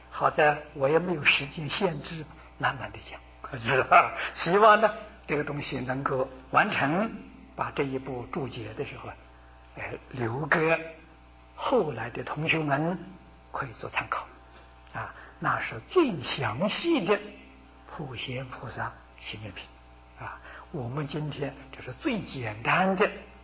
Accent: Taiwan; 我们台湾今天这么样的富裕

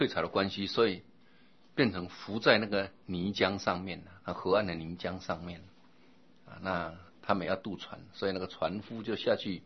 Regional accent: Taiwan; 那个蚬我们台湾话叫喇

